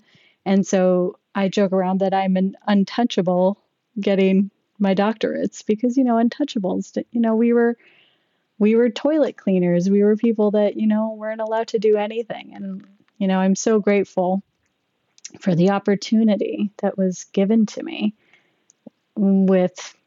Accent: Canada; But, you know, growing up in Canada and, you know, getting my education there, I initially wanted to be a math teacher

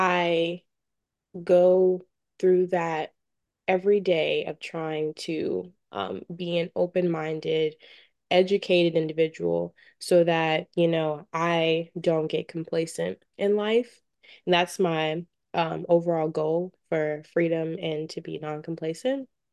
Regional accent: Virginia, United States; moved away as an adult; also born or lived in New York; now in Florida, United States; I moved, my family moved us from New York to Virginia. I moved from Virginia to Florida.

